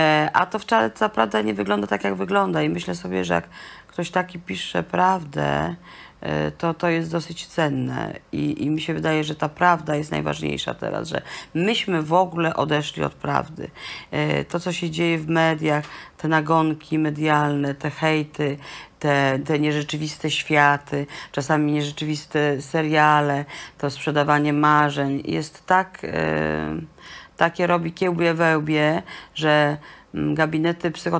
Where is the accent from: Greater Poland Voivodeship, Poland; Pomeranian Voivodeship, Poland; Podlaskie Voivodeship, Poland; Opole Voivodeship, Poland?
Pomeranian Voivodeship, Poland; Ja jestem z Kaszub i to, że jestem z tych Kaszub, sprawiło, to mnie ukształtowało. Im jestem starsza, tym bardziej jestem kaszubska.